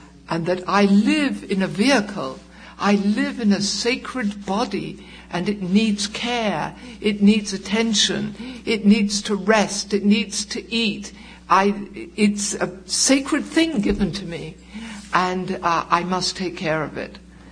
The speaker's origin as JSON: {"language": "English", "country": "United Kingdom", "said": "not only am I an alcoholic, but I'm British"}